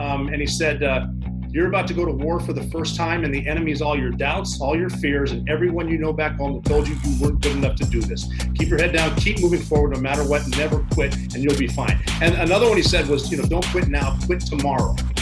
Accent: Butte, Montana, United States; I am from Butte, Montana. That's the same hometown as one of your former teammates, Colt Anderson.

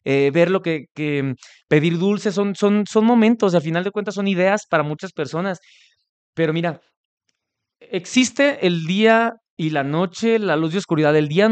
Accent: Mexico; yo soy mexicano y nosotros tenemos una tradición muy importante

